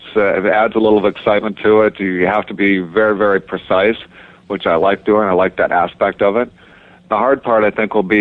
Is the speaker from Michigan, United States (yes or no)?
yes; Grand Rapids, Michigan, United States; I grew up in Michigan, and it's just a couple hours away in Grand Rapids